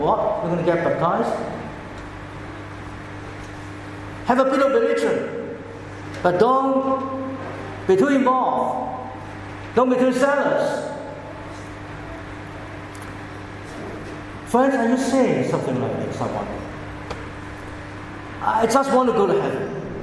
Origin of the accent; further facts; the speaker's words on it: Hong Kong; I remember growing up in Hong Kong.